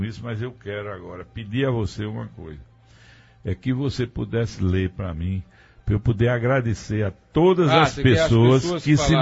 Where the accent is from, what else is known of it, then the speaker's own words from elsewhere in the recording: Afogados da Ingazeira, Pernambuco, Brazil; A minha atitude em detrimento do povo da minha terra, não. Eu vou procurar ser justo com a minha consciência e ser justo, entendeu, em função do povo de Afogado da Engadeira.